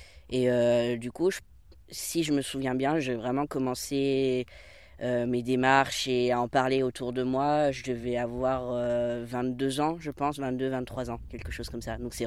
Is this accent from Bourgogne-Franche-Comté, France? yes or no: yes; Bourgogne-Franche-Comté, France; Je viens de la Bresse, donc la Bresse, c'est une petite région où on fait du 30 par 40 km, on va dire. Je parle bien de la Bresse bourguignonne